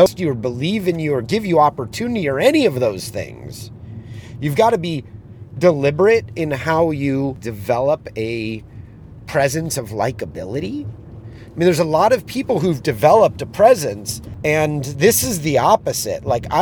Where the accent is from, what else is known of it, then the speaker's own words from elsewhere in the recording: Los Angeles, California, United States; You know, I grew up in Los Angeles.